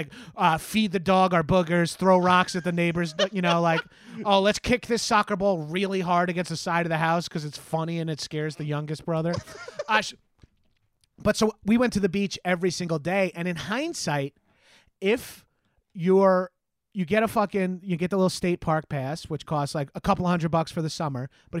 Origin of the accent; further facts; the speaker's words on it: Freeport, New York, United States; South Shore for life, dog. I grew up in Freeport. My parents both graduated. Well, my mom, my parents both went to Freeport High School.